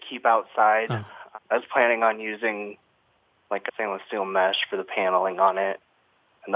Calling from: Phoenix, Arizona, United States; I'm calling from Phoenix.

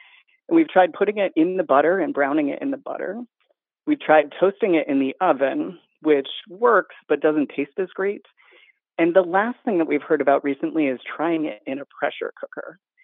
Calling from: Philadelphia, Pennsylvania, United States; I am calling from Philadelphia.

